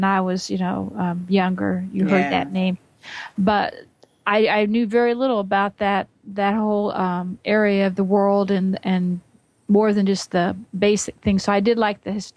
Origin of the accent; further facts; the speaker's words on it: Georgia, United States; from Georgia.